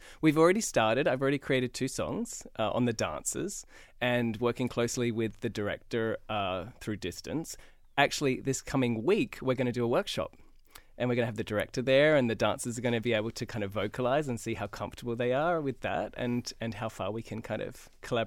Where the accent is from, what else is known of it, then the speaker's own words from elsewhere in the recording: Adelaide, South Australia, Australia; In Australia, in Adelaide, Australia, my hometown.